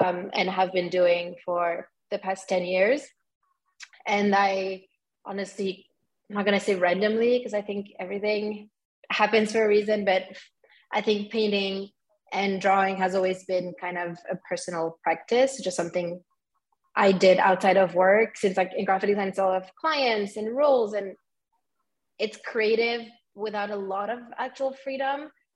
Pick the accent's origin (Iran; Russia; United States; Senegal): Senegal; also born or lived in Paris, France / South Africa; I'm originally from Senegal, Cape Verde, but I was born in Paris and I lived also in South Africa for a bit. So it's always I'm a bit from everywhere. But I'd say Senegal mostly is where home is.